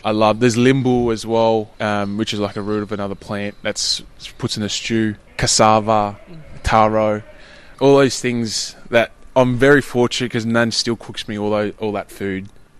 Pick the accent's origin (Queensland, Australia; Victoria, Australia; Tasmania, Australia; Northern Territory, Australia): Victoria, Australia; also born or lived in New South Wales; But I was born in New South Wales and then we moved to country Victoria and there was no rugby there or anything.